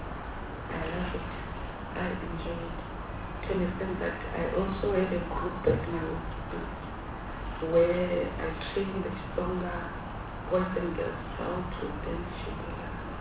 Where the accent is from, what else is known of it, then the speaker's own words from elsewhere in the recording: Kempton Park, Gauteng, South Africa; because I'm from Kenton Park and I was in Tembisa